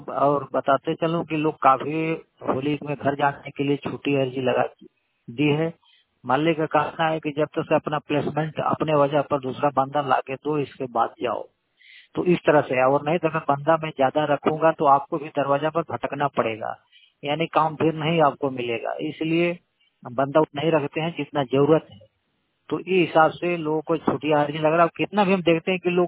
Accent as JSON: {"language": "Hindi", "town": "Noida", "region": "Uttar Pradesh", "country": "India", "said": "मैं दिल्ली एनसीआर नोएडा से, नोएडा में मैं कासना गांव से हूं।"}